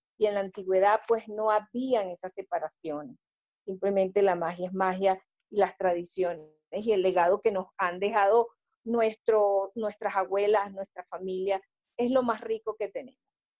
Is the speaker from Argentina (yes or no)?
no; Venezuela; yo soy de Venezuela, pero mi familia, por parte de padre y por parte de madre, es europea, española, irlandesa y escocesa por el lado de mi papá